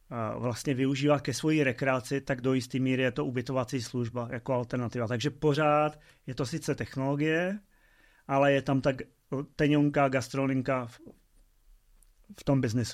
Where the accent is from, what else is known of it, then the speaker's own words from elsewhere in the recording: Rožnov pod Radhoštěm, Zlín Region, Czechia; To, že jsem se narodil v Rožnově, kde jsme bydleli do svých 12 let